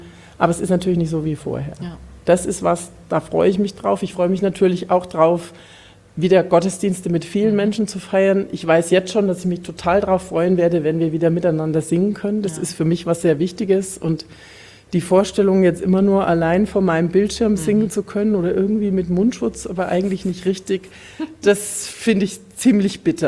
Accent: Bavaria, Germany; also born or lived in Westphalia; now in Kassel, Germany; Ich komme ja nicht aus Kurhessen-Waldeck. Ich bin in Bayern aufgewachsen und habe die letzten Jahre in Westfalen gelebt und lebe tatsächlich erst seit 8. März in Kassel.

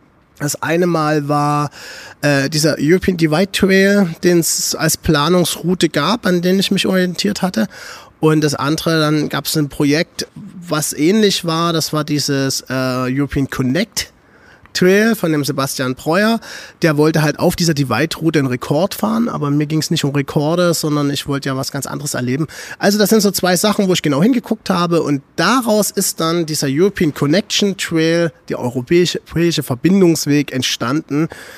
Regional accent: Dresden, Saxony, Germany; hier in Dresden, oder? Bei mir in meiner Heimatstadt.

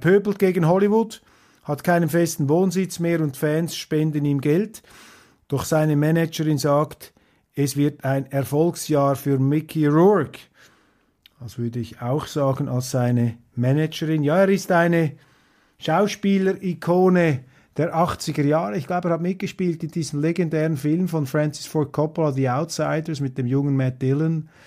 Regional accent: Switzerland; Und als Schweizer staunt man einfach, wie Politiker sich da äußern in Deutschland.

